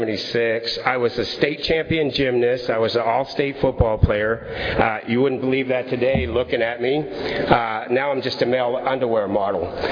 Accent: Maine, United States; 2 years later, I had a 6 year old brother, and we were raised in Maine.

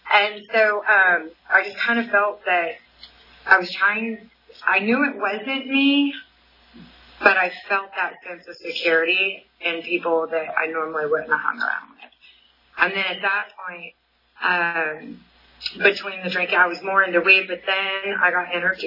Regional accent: Merced, California, United States; also born or lived in Oceanside; I was born in Oceanside, but when I was around 7, we ended up going to Merced because that's where my parents are originally from.

